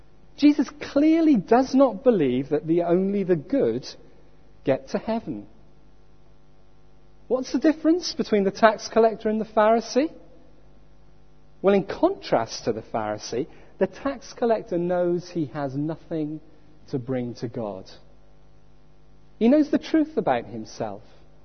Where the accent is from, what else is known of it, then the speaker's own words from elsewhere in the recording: Wales, United Kingdom; You may have guessed by now that I was brought up in South Wales.